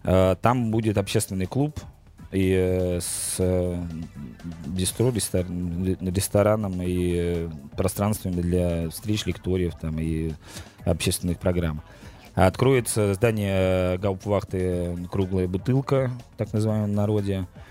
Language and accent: Russian; Saint Petersburg, Russia; я как коренной петербуржец сам понимаю, за какие рамки нельзя выходить